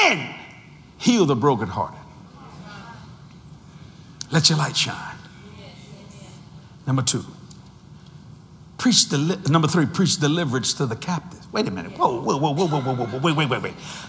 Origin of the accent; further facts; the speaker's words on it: New Orleans, Louisiana, United States; I'm from New Orleans, Louisiana. If you've been raised in New Orleans, you're Catholic at least once. We don't even have counties. We have parishes.